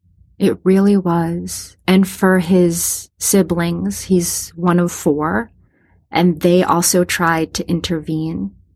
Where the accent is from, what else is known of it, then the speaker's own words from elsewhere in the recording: Massachusetts, United States; Then it started getting more difficult for him because we're from Massachusetts.